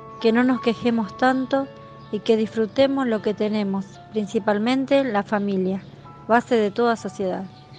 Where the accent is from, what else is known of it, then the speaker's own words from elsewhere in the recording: Rosario, Santa Fe, Argentina; soy de Rosario, Argentina.